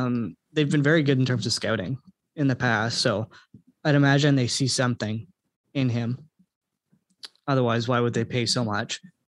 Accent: Scotland, United Kingdom; So as much as I would like to see Ukraine win, I'm Scottish, so I want Scotland to win.

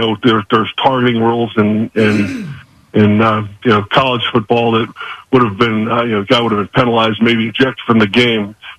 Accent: New Jersey, United States; You know, I'm from the Jersey Shore. I'm an ex-fire chief down in Toms River.

